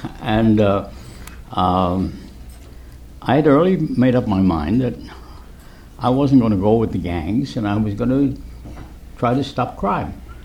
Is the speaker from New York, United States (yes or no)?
yes; New York City, New York, United States; Yes, absolutely. That's my earliest memories. It's right here around the corner.